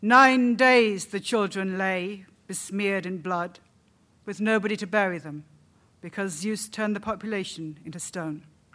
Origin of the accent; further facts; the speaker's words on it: United Kingdom; I grew up in Britain, as you might have guessed from how I talk